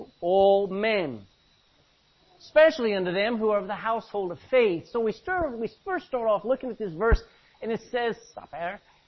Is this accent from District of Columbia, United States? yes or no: no; Texas, United States; Now, remember, I'm from Texas.